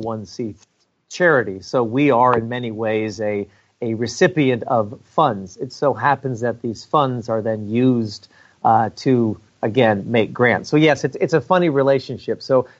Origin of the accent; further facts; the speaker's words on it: Washington, District of Columbia, United States; born there; also born or lived in Marin County, California; And actually, I was born in Washington, D.C., which in and of itself is a unique experience. But yes, I will say, well, I used to live in Northern California.